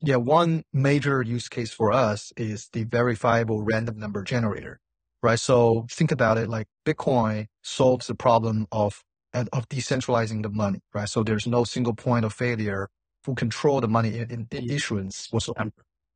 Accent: Beijing, China; I was working in Beijing at that time. Beijing is my hometown.

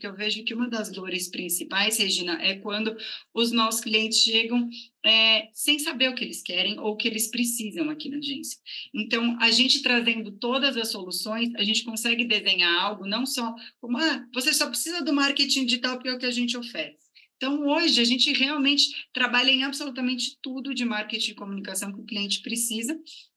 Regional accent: São Paulo, Brazil; Eu sou daqui mesmo, de São Paulo, nasci e morei a vida toda aqui, morei uma temporada fora do país, mas fazendo um intercâmbio curto aí, mas morei sempre a vida toda aqui em São Paulo.

